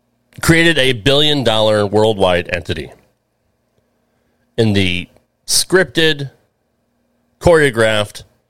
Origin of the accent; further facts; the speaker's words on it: New England, United States; the reason why I dislike AEW so much isn't because of my heritage growing up in New England, being a lifelong WWE fan.